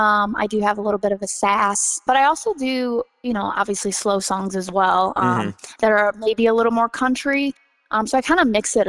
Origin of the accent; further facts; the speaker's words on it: Michigan, United States; I grew up in Michigan performing all over the place, festivals, fairs, and I've been able to meet a lot of local other musicians in Michigan.